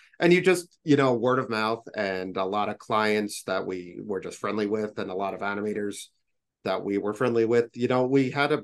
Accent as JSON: {"language": "English", "region": "New York", "country": "United States", "tie": "born or raised there", "said": "we grew up on Long Island."}